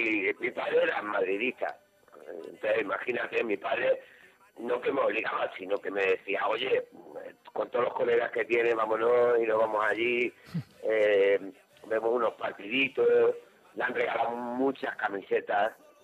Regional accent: Andalusia, Spain; como somos nosotros los andaluces, teníamos que sacarla, ¿sabes?

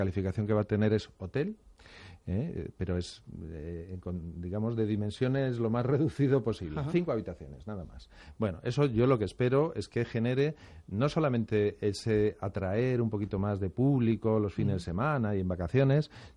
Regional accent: Madrid, Community of Madrid, Spain; now in La Iruela, Spain; yo soy madrileño. Soy madrileño y yo elegí La Iruela, o La Iruela me eligió a mí, no lo sé quién eligió a quién, pero yo llegué allí en el año 89, 88, 89

